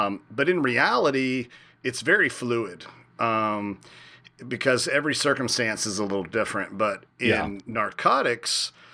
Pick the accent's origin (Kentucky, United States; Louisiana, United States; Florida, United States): Kentucky, United States; But I grew up in Kentucky, and honestly, growing up as a kid, we didn't even have whitetails. I'm 46 years old. So when I was a teenager, we didn't even have whitetails in central Kentucky.